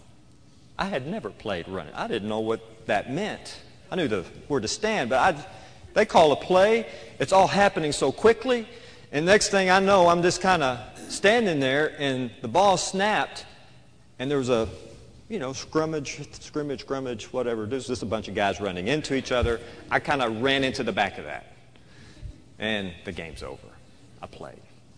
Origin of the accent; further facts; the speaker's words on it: Texarkana, Arkansas, United States; I grew up here in Arkansas, and I probably don't tell it now, but I was quite a big strapping young man on a junior high football team some time ago in Texarkana.